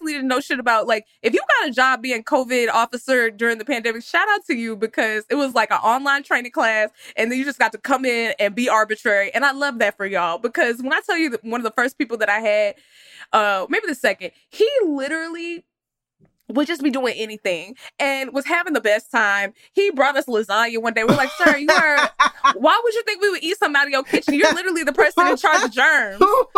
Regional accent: Texas, United States; I'm from Texas, so We have those.

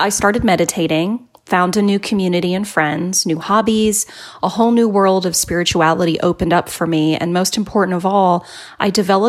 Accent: Brazil; I'm from Brazil

